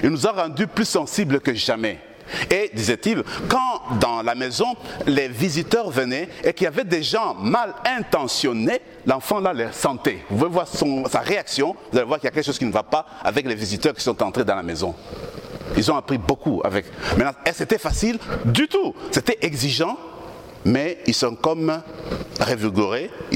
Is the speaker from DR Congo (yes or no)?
yes; DR Congo; born there; Alors, vous savez bien que je suis né au Congo.